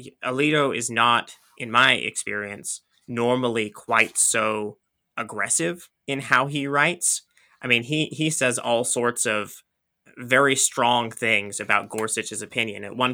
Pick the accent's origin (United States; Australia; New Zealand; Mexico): Australia; sort of my family's lore is that we're part Aboriginal, being Australian.